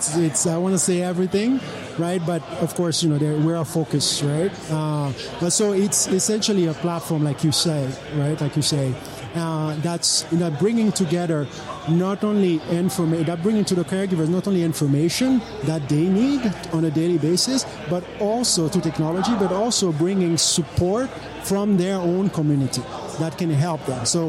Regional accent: Haiti; English is a second language; So I'm originally from Haiti, right? So we are the countries of NGOs.

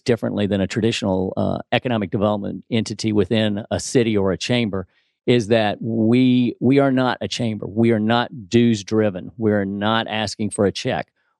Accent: Roswell, Georgia, United States; So I grew up in North Fulton in Roswell, went to Crestwood High School in the day, went to Georgia State

